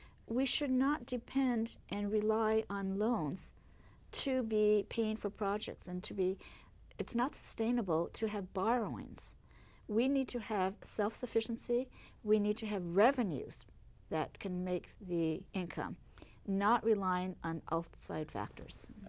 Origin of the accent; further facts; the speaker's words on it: Japan; Hence, I grew up in Japan under this umbrella where he was the liaison of the status of forces agreements and work between the two governments.